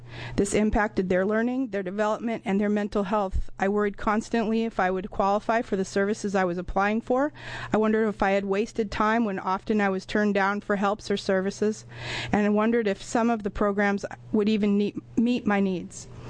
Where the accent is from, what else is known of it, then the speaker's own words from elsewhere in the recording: Ashland, Oregon, United States; representing the Southern Oregon Early Learning Hub that covers Jackson and Josephine counties, and I'm from Ashland.